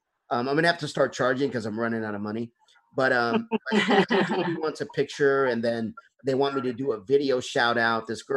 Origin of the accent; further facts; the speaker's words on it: Bentonville, Arkansas, United States; My hometown is Bentonville, Arkansas. I went to school with Sam Walton's grandson